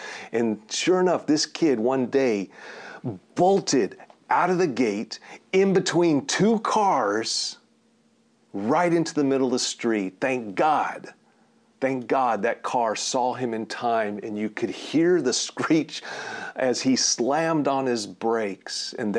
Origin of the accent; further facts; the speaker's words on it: United States; I believe that it is that not just because I'm American, but because scriptures inform us to live with a free conscience